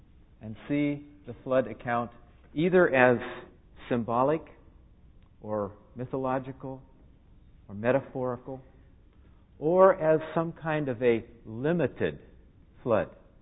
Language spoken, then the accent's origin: English; California, United States; now in Michigan, United States; I'm a missionary to Michigan, but I'm a Californian, and my home is the High Sierras.